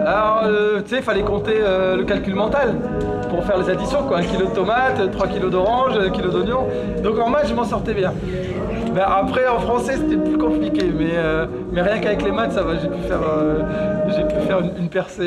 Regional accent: Roubaix, Hauts-de-France, France; moi, je suis un enfant de Roubaix, je suis né à Roubaix, fils d'immigré algérien. Puis j'ai grandi dans cette ville-là, donc c'est, bon, Roubaix, la ville la plus pauvre de France.

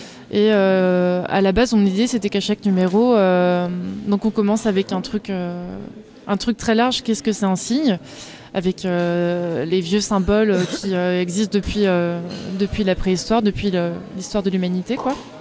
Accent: Nantes, Pays de la Loire, France; je suis illustratrice, je viens de Nantes

